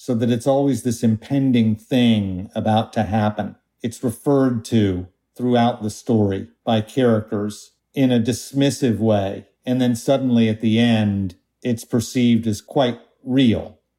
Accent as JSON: {"language": "English", "town": "Tulsa", "region": "Oklahoma", "country": "United States", "tie": "born or raised there", "said": "the first time I listened to … when I was growing up in Tulsa."}